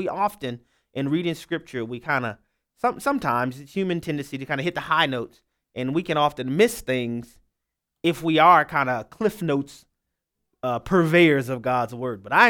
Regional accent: Louisiana, United States; I will be there participating with my brethren from my home state.

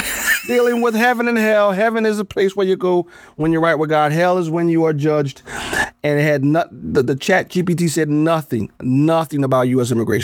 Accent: Louisiana, United States; moved away as an adult; now in Illinois, United States; I'm originally from Louisiana, right? So born and raised in Louisiana. I went to D.C. for undergrad, and I've been here for 30 years now.

